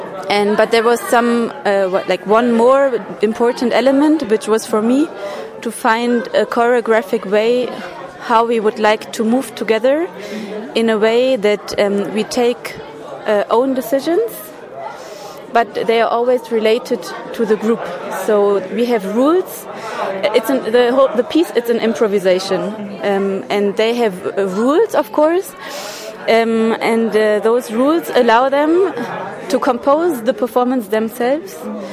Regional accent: Hamburg, Germany; English is a second language; I'm from Hamburg, and I work as a choreographer and also as a performer.

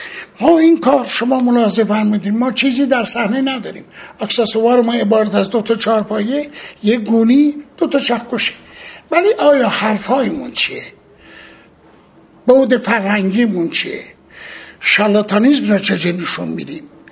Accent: Iran; ببینید، ما ایرانی هستیم

